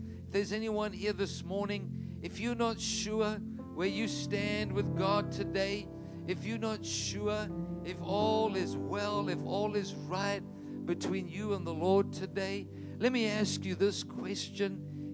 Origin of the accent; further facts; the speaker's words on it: Detroit, Michigan, United States; born there; also born or lived in South Africa; I was born in Detroit in, 1964. We moved to South Africa. The Lord called me back here in 1999, and I love America. It's the land of my birth